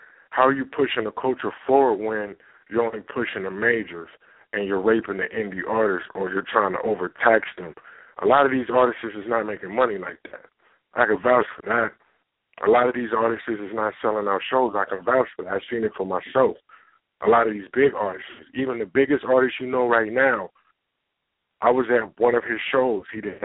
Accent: California, United States; They think I'm from down south by the way I talk or the certain type of music I put out, but I'm from California.

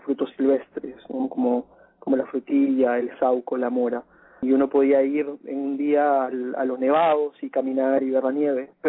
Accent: Lima, Peru; yo crecí, soy de Lima, de Perú, y crecí en Lima, en una ciudad de 9 millones de habitantes, pero mis padres son de la sierra. Mi papá es de un área que se llama el Callejón de Huaylas

